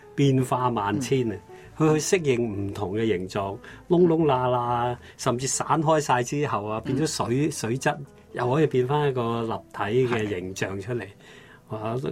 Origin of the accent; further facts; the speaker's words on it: Shunde, Guangdong, China; 我形容自己咧係一個順德人嚟嘅，咁我鄉下都係順德嘅，